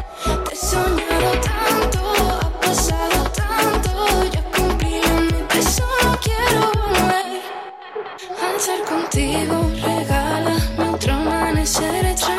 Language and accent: Spanish; Andalusia, Spain; tenemos la misma edad, somos las dos andaluzas.